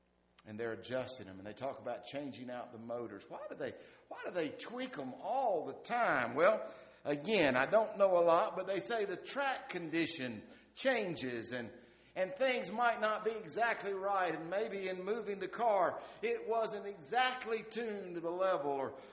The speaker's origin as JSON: {"language": "English", "region": "the South", "country": "United States", "tie": "born there", "said": "Yes, I was born in the South"}